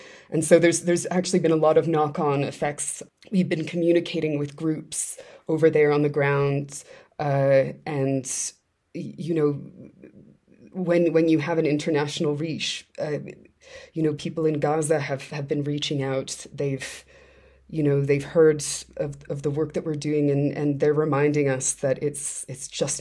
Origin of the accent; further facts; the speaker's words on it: Canada; I am Canadian, and in fact in a cabin in the mountains right now.